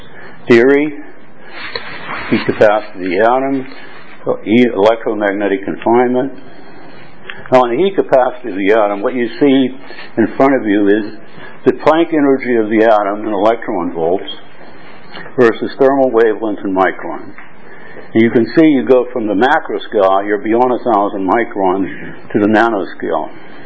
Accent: United States; now in Hong Kong; I'm an American living in Hong Kong.

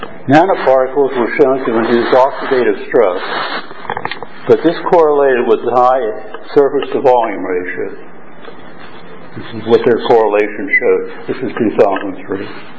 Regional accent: United States; now in Hong Kong; I'm an American living in Hong Kong and Berlin.

